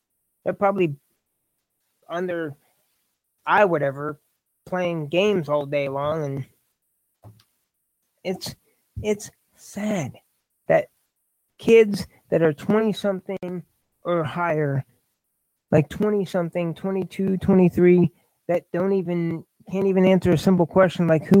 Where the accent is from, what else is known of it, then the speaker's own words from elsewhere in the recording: Indiana, United States; I'm confused because I'm from Indiana, but I don't get it.